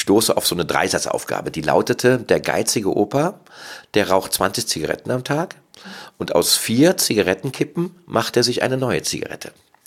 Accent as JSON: {"language": "German", "town": "Cologne", "region": "North Rhine-Westphalia", "country": "Germany", "said": "Ich bin aus Köln und lebe auch in Köln und habe auch den Verein Tobacycle NEV in Köln. Bin 55 Jahre alt, 56 Jahre geworden"}